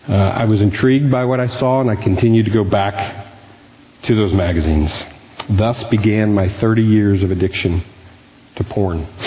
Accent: Plano, Texas, United States; I grew up in Plano, Texas, with a sister and two parents who loved me the best that they knew how.

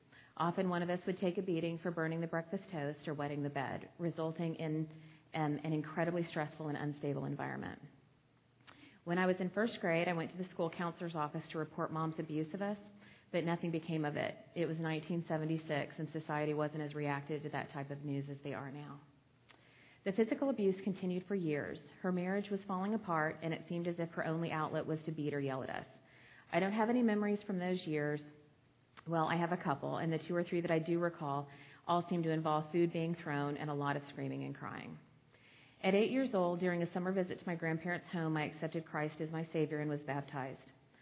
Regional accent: Texas, United States; born there; I was born in Southeast Texas to a very young set of parents.

